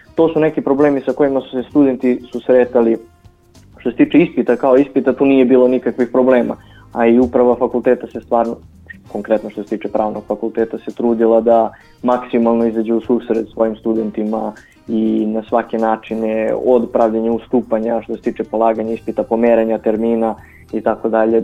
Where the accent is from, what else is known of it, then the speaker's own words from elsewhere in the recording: Jagodina, Šumadija and Western Serbia, Serbia; ja inače nisam iz Kragujevca, ja sam iz Jagodine, to jest živim u Jagodini, studiram u Kragujevcu